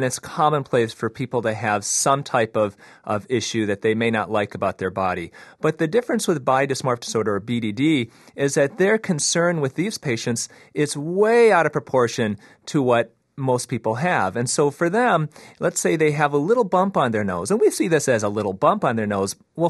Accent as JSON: {"language": "English", "country": "United States", "tie": "born there", "said": "I was born here in the States, but my parents are Korean. They're from South Korea."}